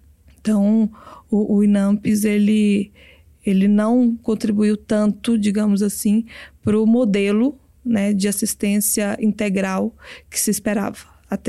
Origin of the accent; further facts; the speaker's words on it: Minas Gerais, Brazil; eu sou farmacêutica, sou de Minas Gerais, onde eu comecei a trabalhar no SUS desde o dia 4 da minha faculdade.